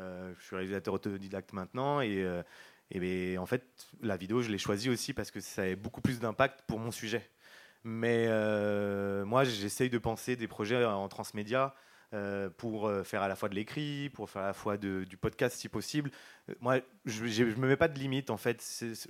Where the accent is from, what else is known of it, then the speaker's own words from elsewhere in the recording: Aulnay-sous-Bois, Île-de-France, France; parce que moi, j'ai grandi en Seine-Saint-Denis, à Aulnay-sous-Bois